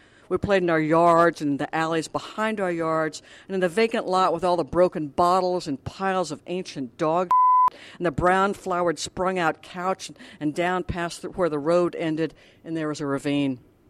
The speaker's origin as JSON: {"language": "English", "country": "United States", "said": "And also because I'm an American."}